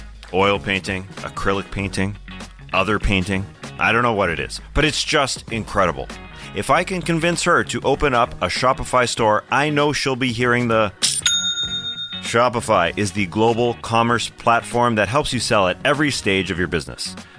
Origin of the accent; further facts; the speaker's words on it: Canada; As a Canadian, I can't believe that.